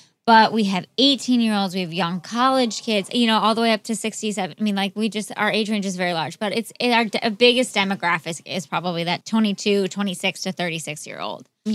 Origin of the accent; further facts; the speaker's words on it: Cleveland, Ohio, United States; No, so I'm from Cleveland originally. So I grew up in Cleveland, Ohio.